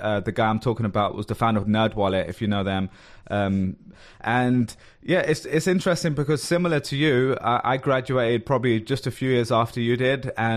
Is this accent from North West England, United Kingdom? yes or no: no; London, United Kingdom; someone who came from my background, growing up in London with a certain demographic.